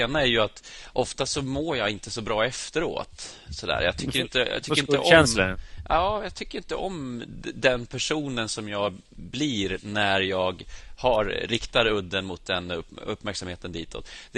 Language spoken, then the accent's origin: Swedish; Sweden; born there; du och jag har gemensamt att vi är födda i Sverige